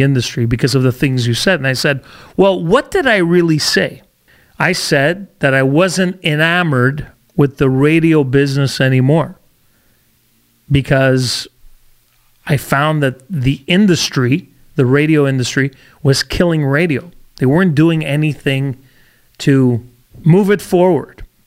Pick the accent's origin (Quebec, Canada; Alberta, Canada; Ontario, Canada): Quebec, Canada; Montreal; moved away as an adult; Knowing early on that I had to leave my hometown of Montreal in order to make it, I moved across to the West Coast and applied, got jobs and did what I had to do to get better.